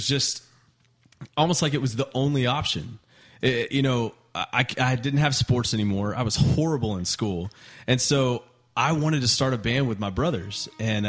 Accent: Texas, United States; I am, yeah.

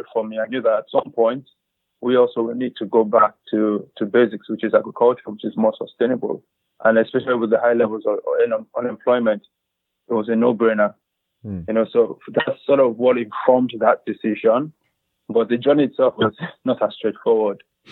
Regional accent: Nigeria; moved away as an adult; also born or lived in Aberdeen, United Kingdom; So I did secondary school. It was in Nigeria. Here in Nigeria, I went to King's College. And then went to College of Aberdeen.

